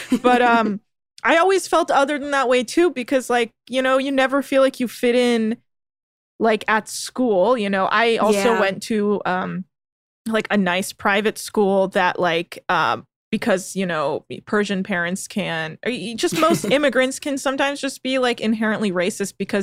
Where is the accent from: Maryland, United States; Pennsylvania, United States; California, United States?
California, United States; Well, I grew up in the Bay Area, like Berkeley, Oakland.